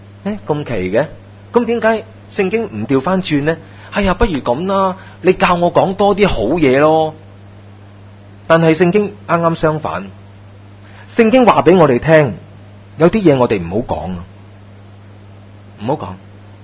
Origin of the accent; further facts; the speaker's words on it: China; 我哋中國人有啲說話都幾有意思㗎